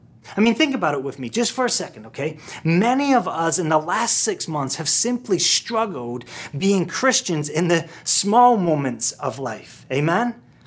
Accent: Scotland, United Kingdom; moved away as an adult; now in United States; I was born and raised in Scotland, and I moved over here on my own when I was 21.

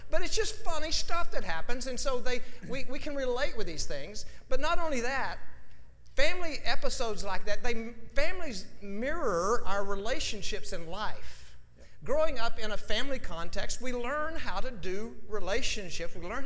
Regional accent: Texas, United States; a guy that I went to school with in my hometown in West Texas lived in Stephenville at the time

